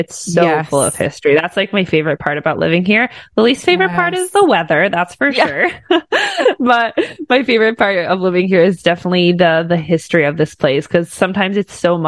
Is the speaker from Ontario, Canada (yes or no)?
yes; Oakville, Ontario, Canada; I was born and raised in Canada. So high five to all my Canadians listening to this. I was raised not far from Toronto in Oakville.